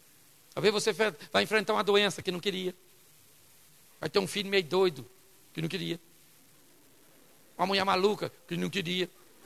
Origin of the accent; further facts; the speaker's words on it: Rio de Janeiro, Brazil; eu sou do Rio de Janeiro.